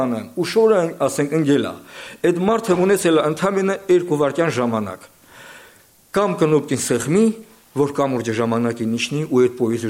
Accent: Kolpashevo, Tomsk Oblast, Russia; մեր մոտ ասենք ես Կալպաշովից եմ, ստեղ Տոմսկի օբլաստ, ասենք շատերը կարող են իմանալ

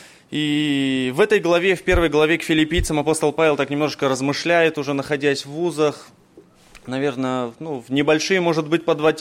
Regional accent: Novosibirsk, Novosibirsk Oblast, Russia; мне 31 год, лет. Мы из Новосибирска

